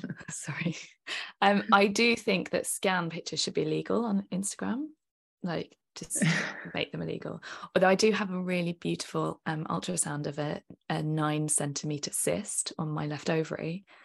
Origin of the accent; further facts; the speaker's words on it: United Kingdom; Because we're British.